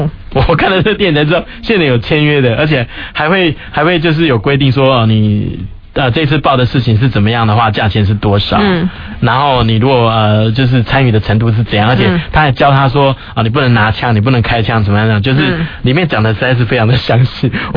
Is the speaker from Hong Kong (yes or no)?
no; Taiwan; 然后我们台湾这边的香港的